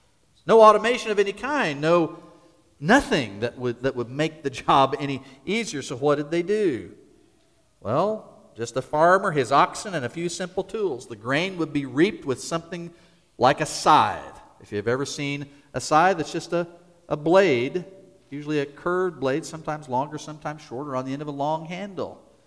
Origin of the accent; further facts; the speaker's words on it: Kansas, United States; Now, as a boy growing up in Kansas, I knew what the harvest was about.